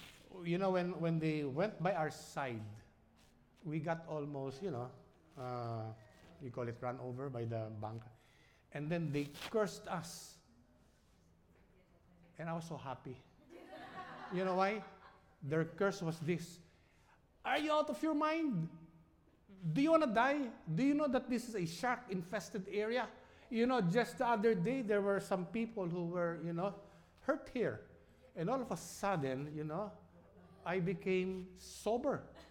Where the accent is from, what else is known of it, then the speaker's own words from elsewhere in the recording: Manila, Metro Manila, Philippines; also born or lived in New York; I was born in Manhattan, New York, okay? And I was born 7 months premature. And I was in the incubator for 1 month. And then when I recovered, 6 months after, my parents went back to Manila. Never went back to the United States.